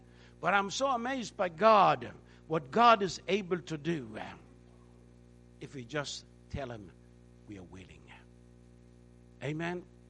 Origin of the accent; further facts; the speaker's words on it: Denmark; first language Danish; English is a second language; And we are from Denmark, we speak Danish.